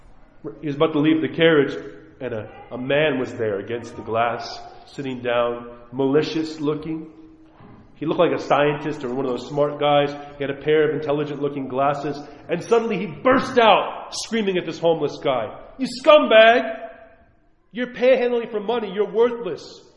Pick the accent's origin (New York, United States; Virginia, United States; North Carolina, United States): New York, United States; Forgive my language. I'm a New Yorker. Sorry.